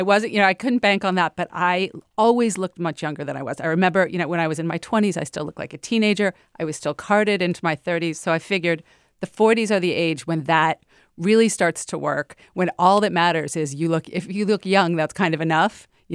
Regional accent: Miami, Florida, United States; I'm from Miami, so the fight is especially ardent there.

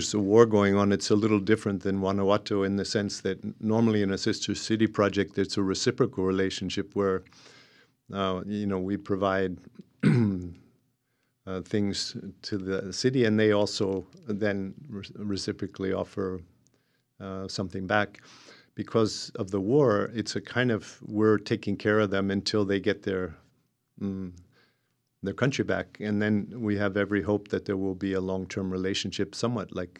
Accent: Pennsylvania, United States; also born or lived in India; now in Ashland, United States; I grew up back east in Pennsylvania, and I moved to Ashland in 1989. I've traveled a lot in my life. I lived in India for many years

